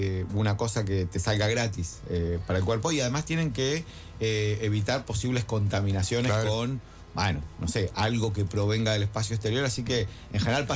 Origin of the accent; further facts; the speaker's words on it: La Plata, Buenos Aires Province, Argentina; Los que somos de La Plata tenemos un corazoncito